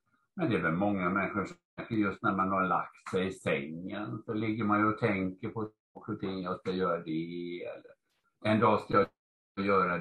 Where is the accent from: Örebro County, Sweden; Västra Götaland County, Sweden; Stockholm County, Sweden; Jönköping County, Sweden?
Västra Götaland County, Sweden; Gothenburg; Jag är uppvuxen i Göteborg och det var det man hade på alla skolan och sånt.